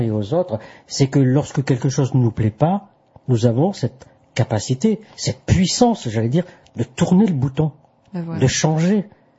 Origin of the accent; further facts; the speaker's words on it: France; Nous, les Français, nous adorons les accents quelque peu exotiques.